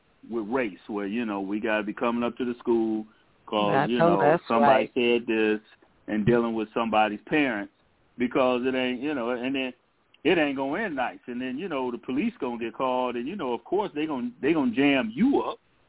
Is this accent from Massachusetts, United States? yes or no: no; Detroit, Michigan, United States; especially growing up in Detroit, you know, one of the most segregated cities in the country